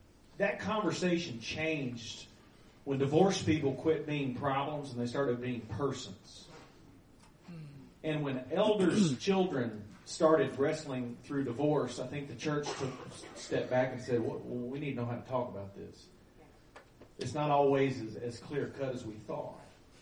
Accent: Tennessee, United States; born or raised there; now in Dallas, United States

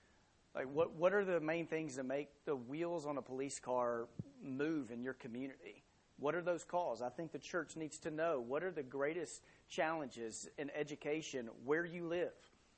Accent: Texas, United States; these people that hang Texas stuff all over our house, you know, or our cars to let everyone know that we're from Texas.

